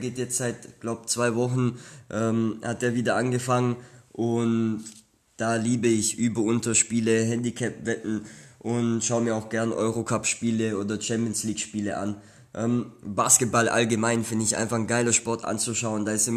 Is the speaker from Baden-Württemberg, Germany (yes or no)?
yes; Ludwigsburg, Baden-Württemberg, Germany; nehmen wir einfach mal hier, Ludwigsburg ist meine Heimat, ja